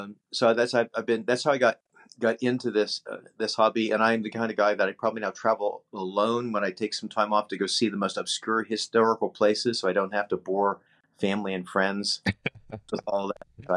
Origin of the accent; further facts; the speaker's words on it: Oklahoma City, Oklahoma, United States; I'm from Oklahoma. I was born and raised in Oklahoma City